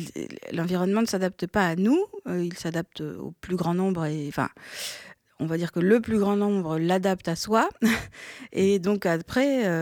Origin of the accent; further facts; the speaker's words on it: Normandy, France; Je suis née dans la Manche, dans le sud de la Manche.